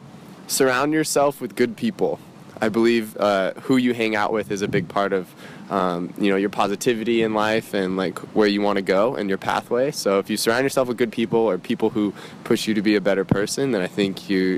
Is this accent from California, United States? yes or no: yes; California, United States; I'm from California, near San Francisco, and I'm here on a group through my university back in the States